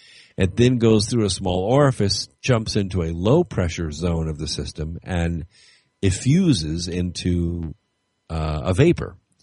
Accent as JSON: {"language": "English", "region": "Scotland", "country": "United Kingdom", "said": "I'm Scottish, and I'm used to Scottish summers, which are in the range of 55 to 60 degrees."}